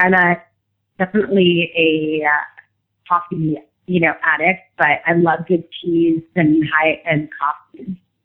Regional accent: Montreal, Quebec, Canada; I grew up in Montreal, so I'm have a European vibe

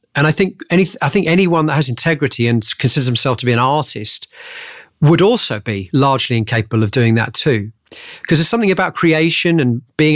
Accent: Hemel Hempstead, East of England, United Kingdom; I grew up just outside of London, a place called Hemel Hempstead.

